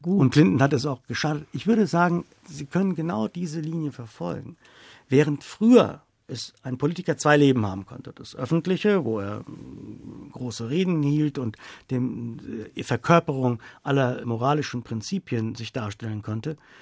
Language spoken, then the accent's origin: German; Hungary; first language Hungarian; German is a second language; moved away as an adult; also born or lived in Italy; Bei Fußball und beim Essen fühle ich mich sehr ungarisch. Und obwohl ich Ungarisch noch, das ist ja meine Muttersprache, spreche, ist mir das Land weniger vertraut als andere Länder